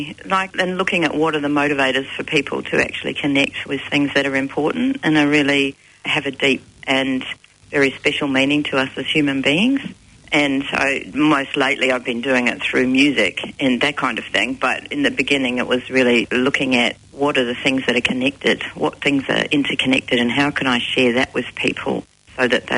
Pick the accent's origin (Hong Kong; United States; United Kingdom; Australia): Australia; Adelaide, South Australia; I was born in Adelaide, in the foothills of Adelaide, near the Green Hill. Spent the first 21 years of my life growing up there and exploring the hills and the bush